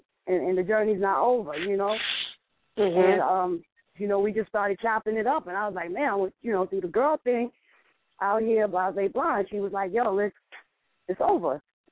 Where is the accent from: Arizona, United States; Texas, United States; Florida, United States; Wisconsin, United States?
Wisconsin, United States; Milwaukee; You know, I'm from Milwaukee.